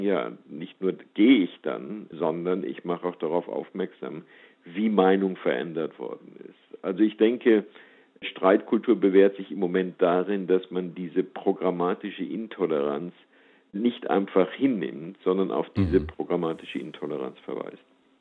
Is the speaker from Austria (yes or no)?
no; United States; Ich als Amerikaner denke, dass es die in Europa genauso gibt.